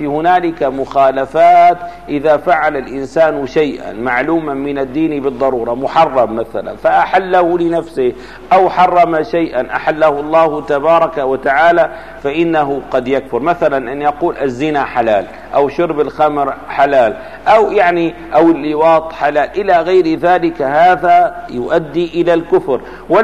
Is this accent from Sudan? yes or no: no; Damascus, Damascus Governorate, Syria; أنا من أهل دمشق